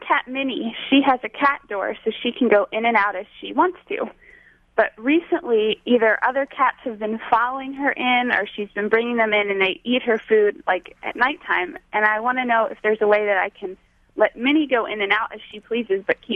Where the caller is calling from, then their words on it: Sarasota, Florida, United States; from Sarasota, Florida.